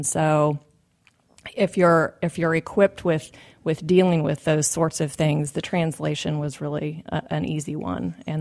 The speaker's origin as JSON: {"language": "English", "town": "Decatur", "region": "Illinois", "country": "United States", "tie": "born or raised there", "said": "Well, I grew up in a town in central Illinois called Decatur, very agriculturally oriented, home of Archer Daniels Midland Company, Firestone. So a lot of blue collar, a lot of factory, great place to grow up."}